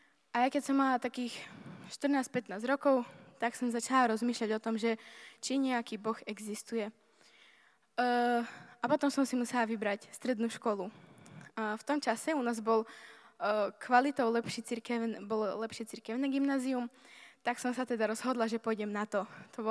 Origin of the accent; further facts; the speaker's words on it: Levoča, Prešov Region, Slovakia; som z Levoče, mám 20 rokov